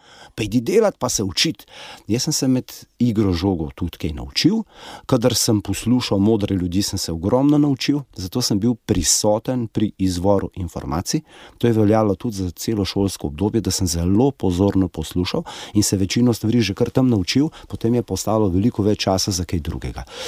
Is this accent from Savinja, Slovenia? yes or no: yes; Rimske Toplice, Savinja, Slovenia; now in Ljubljana, Slovenia; prihajam iz Rimskih Toplic v Emono